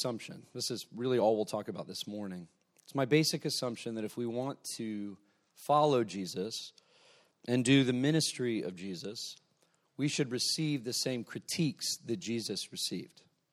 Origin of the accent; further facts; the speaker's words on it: Denver, Colorado, United States; also born or lived in Columbus, Ohio; I'm from Denver, Colorado, the Mile High City. Hence the Mile High Vineyard. No airplanes necessary.